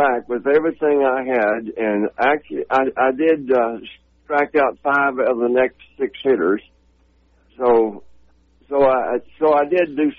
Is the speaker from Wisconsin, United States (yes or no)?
no; Oklahoma, United States; And we're both from Oklahoma. You know, I tell people a lot of the Yankees, you know, came from the South, you know.